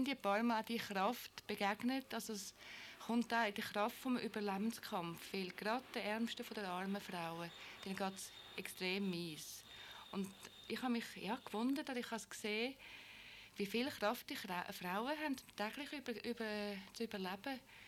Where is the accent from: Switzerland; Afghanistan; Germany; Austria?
Switzerland; eben auch als Frau aus dem Westen, als Schweizerin, die kein Kind hat